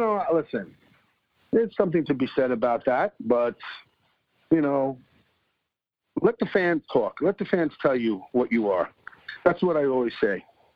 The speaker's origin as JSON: {"language": "English", "town": "Bronx", "region": "New York", "country": "United States", "tie": "born or raised there", "said": "Well, it was from my childhood growing up in the Bronx, and we would play, pick-me-up stickball, every day in the schoolyard."}